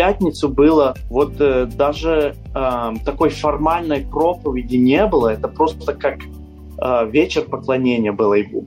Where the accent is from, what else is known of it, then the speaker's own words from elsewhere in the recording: Portland, Oregon, United States; Russian is a second language; Мы как вырастали вот в Портленде, мы очень заинтересованы были в музыке, я с моими братьями.